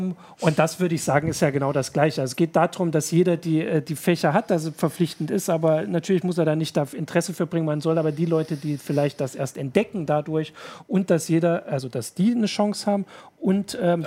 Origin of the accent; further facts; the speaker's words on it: Thuringia, Germany; Ich als Thüringer, der nun immer nur 12 Jahre zur Schule gegangen ist, habe das nie so ganz verstanden.